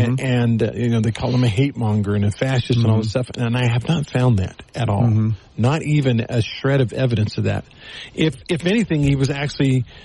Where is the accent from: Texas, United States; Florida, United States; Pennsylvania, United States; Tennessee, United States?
Texas, United States; I grew up in Texas. I grew up in an area where there was a lot of, you know, that kind of stuff.